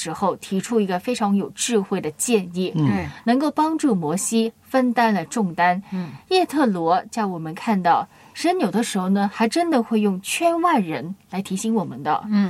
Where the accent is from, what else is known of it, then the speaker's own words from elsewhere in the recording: Guangdong, China; 特别我们广东人喜欢饮茶嘛